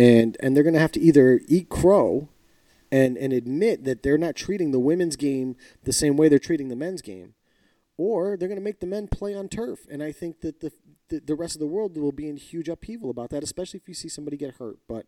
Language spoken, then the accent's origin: English; United States; but for me as an American, and I think for you as an American